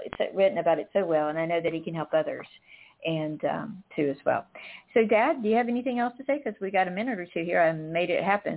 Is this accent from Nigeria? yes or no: no; North Carolina, United States; I grew up in North Carolina, and now people are better about it